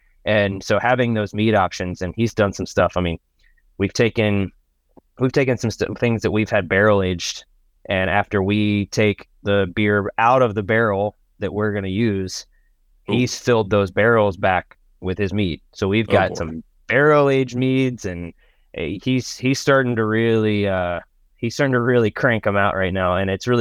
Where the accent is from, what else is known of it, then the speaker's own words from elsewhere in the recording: Mississippi, United States; also born or lived in New York / Los Angeles; now in Cincinnati, United States; I grew up in Mississippi. I had all these ideas about what I wanted to do with my life. I ended up in New York for a little bit, then I ended up in Los Angeles for a little bit, and through turns of events, I ended up in Cincinnati.